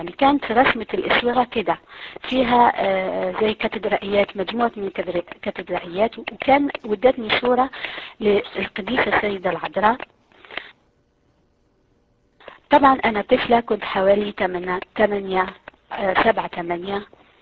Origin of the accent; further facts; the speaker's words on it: Algeria; اني انا يا اصلي من الجزائر، من جنوب الجزائر، لست من جبال القبائل ولكن من جنوب الجزائر.